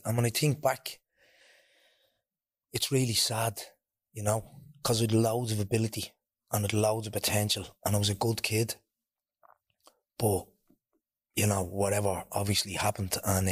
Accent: Ballymun, Leinster, Ireland; So I'm from Ballymun. I was obviously grew up here. Lived in Balbuch Alliance starting off.

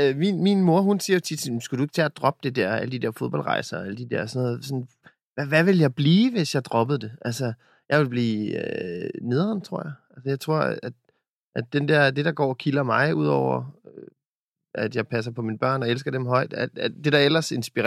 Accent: Skælskør, Zealand, Denmark; Altså, jeg er jo fra Skælskør, og det er jo en vidunderlig lille ferieby at tage ned og besøge.

